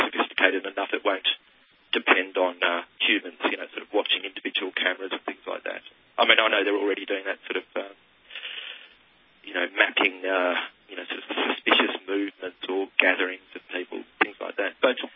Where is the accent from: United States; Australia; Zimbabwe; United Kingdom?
Australia; I'm from Australia originally, and they're running away with it over there.